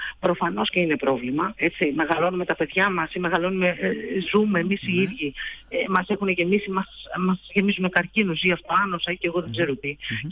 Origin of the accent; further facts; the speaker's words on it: Thessaloniki, Central Macedonia, Greece; τα φιλιά μου στη Θεσσαλονίκη, είναι η πατρίδα μου.